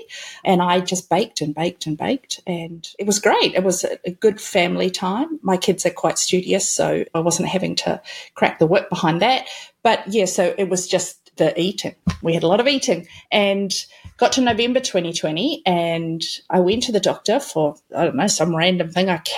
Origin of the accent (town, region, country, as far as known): New Zealand; now in Melbourne, Australia